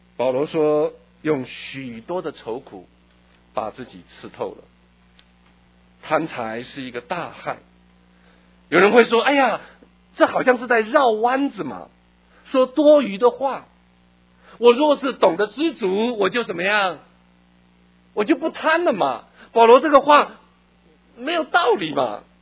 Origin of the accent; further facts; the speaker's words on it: Taiwan; moved away as an adult; now in United States; 是我从台湾来美国的时候，一个纸箱一个皮箱